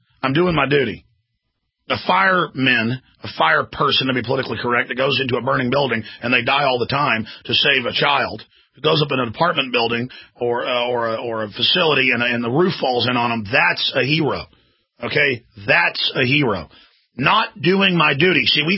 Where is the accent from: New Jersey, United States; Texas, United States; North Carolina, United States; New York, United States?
Texas, United States; Yeah, I'm from Texas, folks. I'm a redneck.